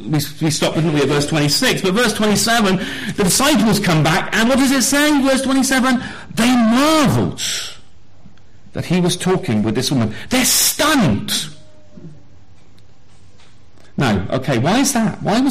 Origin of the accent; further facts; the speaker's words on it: England, United Kingdom; don't they know that we're English? We don't do that, do we?